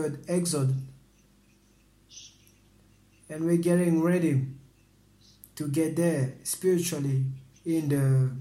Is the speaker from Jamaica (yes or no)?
no; Sicily, Italy; English is a second language; Maybe it was scared of me because I was from Sicily.